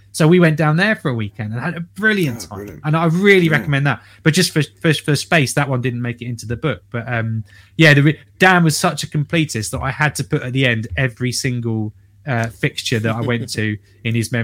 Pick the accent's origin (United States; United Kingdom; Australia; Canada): United Kingdom; London; But as a Londoner listening to you